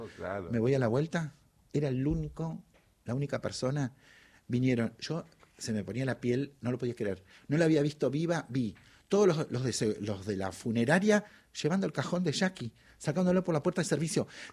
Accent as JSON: {"language": "Spanish", "country": "Argentina", "said": "yo soy de Argentina, estoy de chusmeando."}